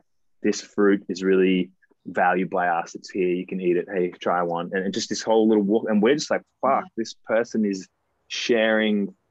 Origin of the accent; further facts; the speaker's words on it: England, United Kingdom; I'm English, born in the UK